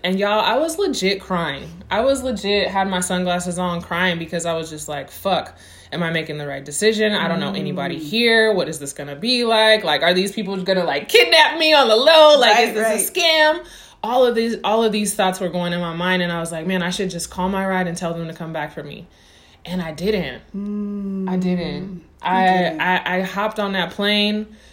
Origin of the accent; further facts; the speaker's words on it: Spain; now in Sacramento, United States; Now, mind you, I'm in Sacramento, California at the time. I have never been to Portugal. Yes, I'm from Spain. I have dual citizenship.